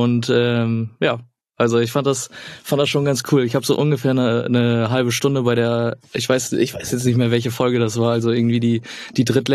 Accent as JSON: {"language": "German", "country": "Germany", "said": "ich bin ein Junge vom Dorf so. Ich komme aus der Nähe von Hamburg, aber ein kleines Dörfchen so."}